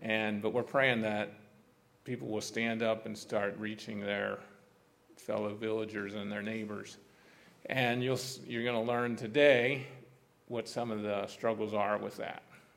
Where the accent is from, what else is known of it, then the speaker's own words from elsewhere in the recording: United States; I grew up here in Carroll County. My dad and uncles had a big farming operation. I grew up in that.